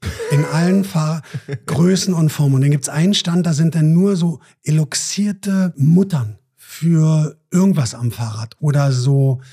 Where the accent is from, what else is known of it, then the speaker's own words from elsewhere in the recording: Berlin, Germany; für uns als Berliner.